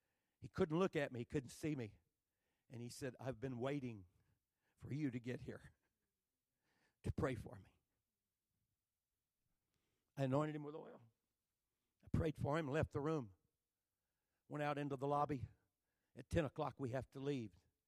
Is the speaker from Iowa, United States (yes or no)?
no; Texas, United States; And I'm from Texas.